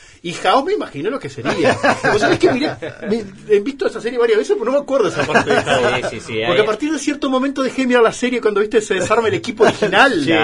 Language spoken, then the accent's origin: Spanish; Artigas, Uruguay; Soy de la frontera, soy de Ortigas. O sea, crecí con la cultura brasilera, dos idiomas, hablas español y portugués, sin problemas.